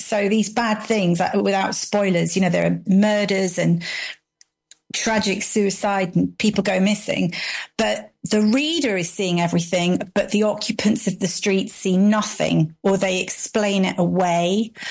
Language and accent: English; Teddington, London, United Kingdom; So my home suburb, my hometown was Teddington.